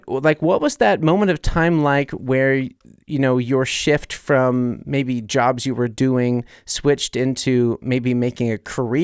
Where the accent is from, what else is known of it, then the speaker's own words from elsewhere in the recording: United States; now in Germany; because I'm American, I have a lot of people who follow me that are not living in Germany